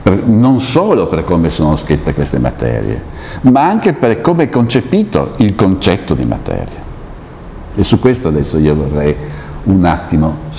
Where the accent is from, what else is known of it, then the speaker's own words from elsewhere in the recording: Bolzano, Trentino-Alto Adige, Italy; born there; also born or lived in Trieste; sono nato a Bolzano, ho vissuto a Trieste, mia madre era sarda